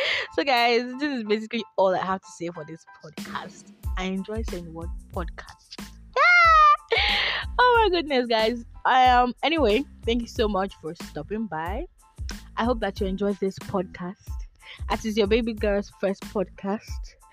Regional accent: Edo, Nigeria; I'm a Nigerian. I'm from Edo State.

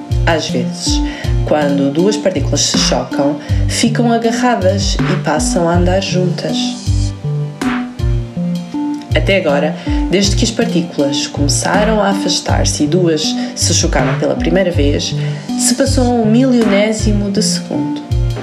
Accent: Portugal; Sou autora e ilustradora de livros para a infância. Sou portuguesa

